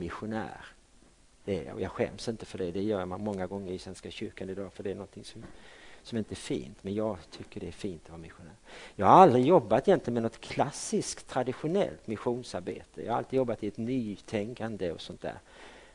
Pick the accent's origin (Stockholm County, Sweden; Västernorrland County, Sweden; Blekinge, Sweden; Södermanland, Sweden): Blekinge, Sweden; Karlskrona; Jag är från Karlskrona, jag är från stan som man säger där borta med sina diftonger.